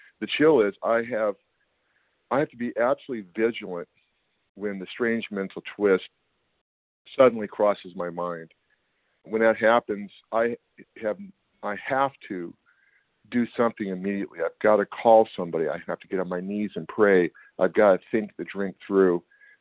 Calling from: California, United States; I'm from California.

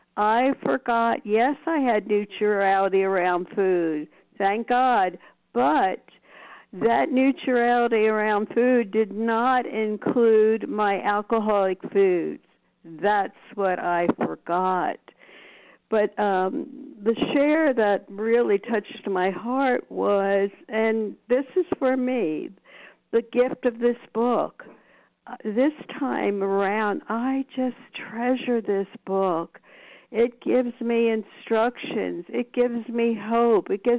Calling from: Las Vegas, Nevada, United States; Nevada, Las Vegas.

